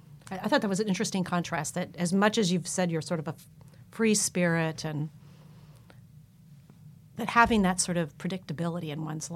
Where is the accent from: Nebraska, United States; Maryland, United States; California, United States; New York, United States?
California, United States; I'm a Californian. This is something that both attracts me and always disturbs me about the state.